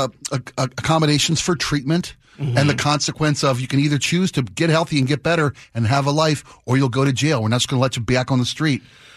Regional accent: Baltimore, Maryland, United States; There was an incident maybe a month and a half ago in my hometown of Baltimore.

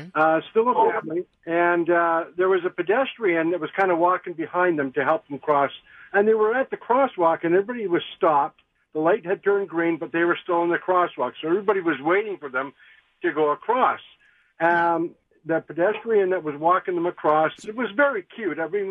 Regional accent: Canada; I'm Canadian

